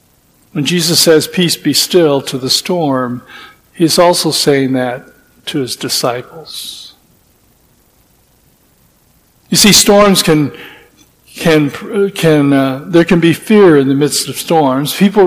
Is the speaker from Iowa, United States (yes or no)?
no; Kansas City, Missouri, United States; when I was growing up in Kansas City, I was always wanted to look out the front door and go out on the front porch when the tornado sirens were blazing.